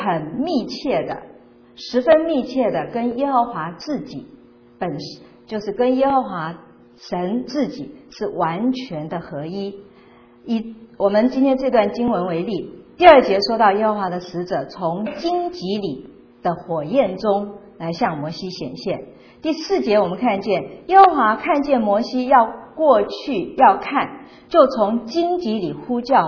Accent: China; 这个在我们中国人当中，我们发现很多时候我们很多人也是同样有两个名字

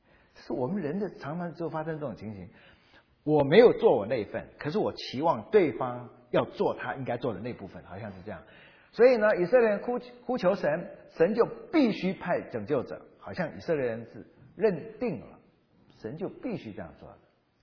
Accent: Taiwan; 我在台湾长大，台湾从来没有见过蝗虫

